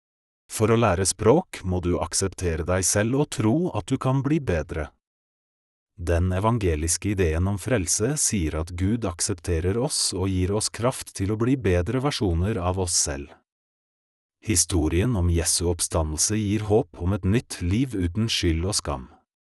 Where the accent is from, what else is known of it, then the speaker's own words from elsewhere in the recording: Poland; Norwegian is a second language; now in Norway; Jeg flyttet til Oslo i januar 2021. Før jeg flyttet, brukte jeg nesten et år på å lære norsk hjemme i Polen.